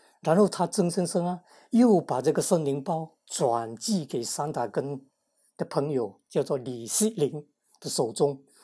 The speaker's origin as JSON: {"language": "Chinese", "town": "Sandakan", "region": "Sabah", "country": "Malaysia", "tie": "born or raised there", "said": "是我们这边，我们这一代人就住在这边。那么我从小就在这边长大，所以说教会是我的家"}